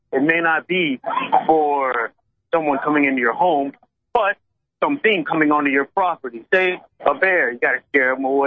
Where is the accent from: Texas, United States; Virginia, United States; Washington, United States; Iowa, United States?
Texas, United States; now in New Jersey, United States; You know, it's a beautiful day in Jersey, just as I'm sure it is in my home state of Texas. I would love to get back to Texas.